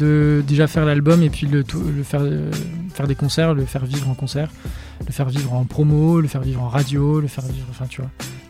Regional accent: Auvergne-Rhône-Alpes, France; also born or lived in Geneva, Switzerland; Et donc j'ai grandi en Haute-Savoie, dans l'Ain, toute la région limitrophe de la Suisse.

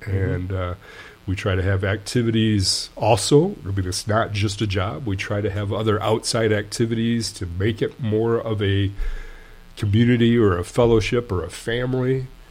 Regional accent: Grand Rapids, Michigan, United States; I born and raised in Grand Rapids

